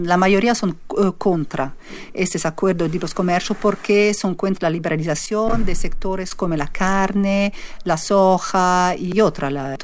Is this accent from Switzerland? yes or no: yes; Switzerland; Spanish is a second language; en Suiza, por ejemplo, que en mi país, en Suiza las industrias más fuertes